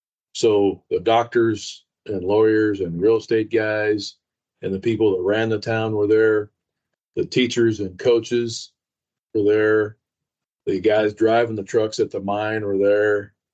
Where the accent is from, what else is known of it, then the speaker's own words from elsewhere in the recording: Silver City, New Mexico, United States; So I grew up in a small mining town in southern New Mexico called Silver City.